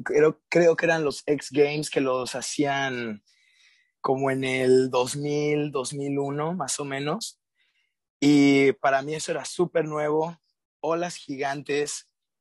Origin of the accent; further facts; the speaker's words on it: Playa del Carmen, Quintana Roo, Mexico; born there; nosotros, mi hermano y yo, nacimos en Playa del Carmen y mi papá y mi mamá ya habían venido aquí a Puerto hace muchísimos años